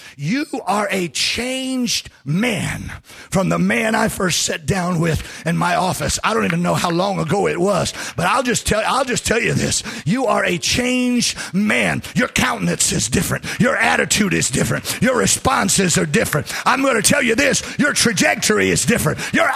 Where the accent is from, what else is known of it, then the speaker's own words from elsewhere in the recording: the South, United States; I'm a Southerner. I was born down here. Every now and then I'll probably have something bubble up that is unique to the South and to men from the South. But I can't do anything about that. It's just where I'm from. I was raised out in the country.